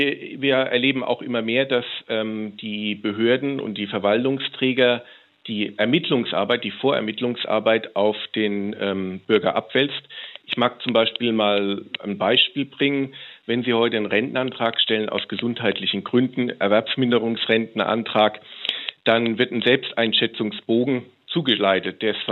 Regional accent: Rhineland-Palatinate, Germany; aus dem Land, wo ich herkomme, Bundesland, wo ich herkomme, Rheinland-Pfalz, in der Gemeinde, wo ich wohne

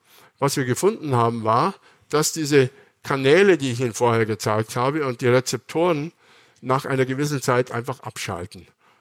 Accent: Bavaria, Germany; Und ich bin zum Beispiel in Bayern aufgewachsen.

